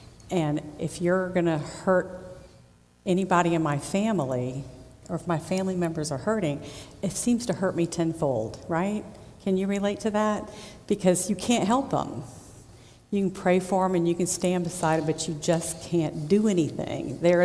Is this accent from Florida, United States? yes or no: yes; Fort Walton Beach, Florida, United States; I'm from Fort Walton. I moved here with my family when I was in the sixth grade, so I am a Kenwood Bulldog, a Prior Pirate, and a Choctahatchee Indian by education